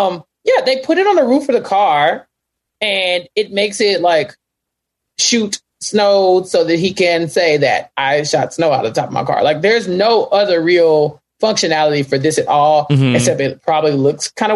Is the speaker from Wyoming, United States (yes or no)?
no; Texas, United States